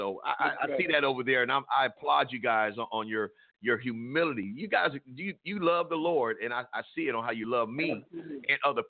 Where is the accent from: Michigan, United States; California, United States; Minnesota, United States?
California, United States; Compton; You know, I grew up in Compton.